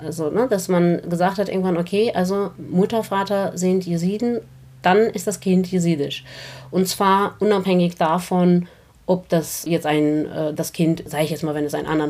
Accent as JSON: {"language": "German", "country": "Armenia", "said": "Du hast ja gerade gesagt, ich komme aus Armenien, das ist richtig."}